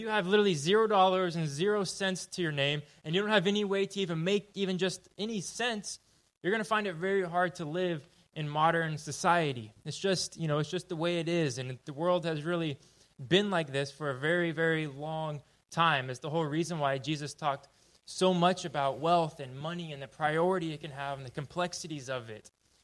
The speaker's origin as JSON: {"language": "English", "region": "California", "country": "United States", "said": "I'm not actually from this area. I'm from Southern California. Do I have any fellow Southern Californians out here?"}